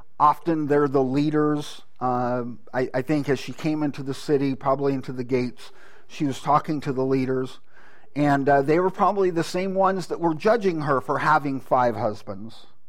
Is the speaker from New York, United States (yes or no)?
no; California, United States; And I grew up in California where they grew a lot of wheat